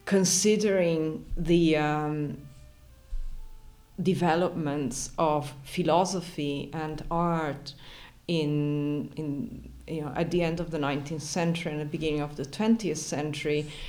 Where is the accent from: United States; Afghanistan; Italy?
Italy; English is a second language; now in Berlin, Germany; I come from Italy, but by now I'm almost a Berliner because I've been here for 18 years.